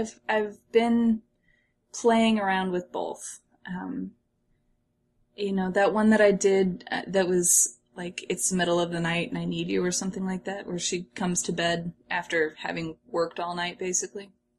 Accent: Midwest, United States; so I grew up in the Midwest, not too far from Chicago, which is the home of Second City, right?

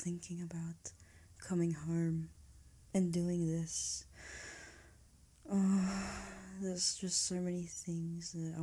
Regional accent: Australia; accent: Australian; unique, I think. It's not really the most common Australian accent. Yeah, a lot of people seem to love my accent and my voice.

